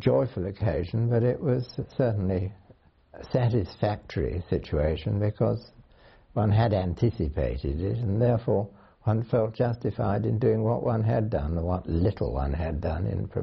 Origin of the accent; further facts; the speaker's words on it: Weybridge, South East England, United Kingdom; born there; I was born in Surrey, at Weybridge, in 1920.